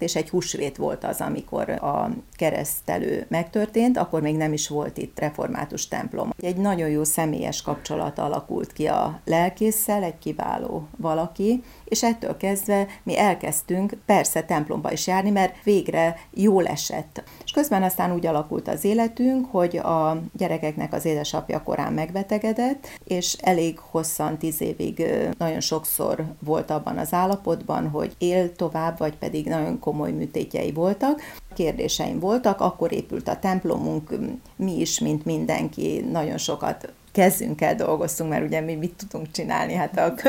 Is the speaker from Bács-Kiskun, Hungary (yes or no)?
yes; Baja, Bács-Kiskun, Hungary; Én beleszülettem Baján a tanítóképzőbe. Ott laktunk, ott volt az édesapám igazgató.